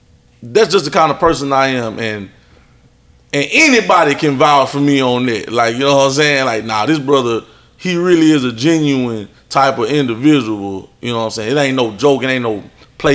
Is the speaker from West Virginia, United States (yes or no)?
no; Port Arthur, Texas, United States; He from Fifth Ward, you know, I'm country boy from Port Arthur, you know, they don't expect for us to like hang out like